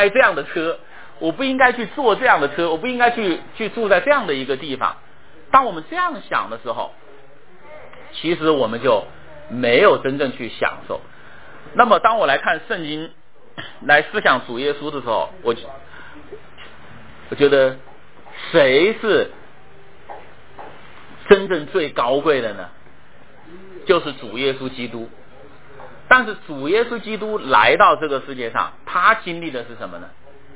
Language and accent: Chinese; Wuhan, Hubei, China; 因为我就是武汉人，我就是从小在热的环境中长大的啊。